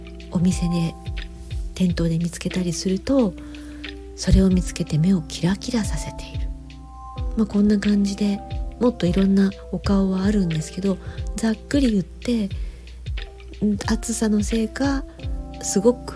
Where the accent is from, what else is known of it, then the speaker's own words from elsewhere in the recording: Kansai, Japan; accent: Kansai dialect; 私は普段は関西弁なので面白いなって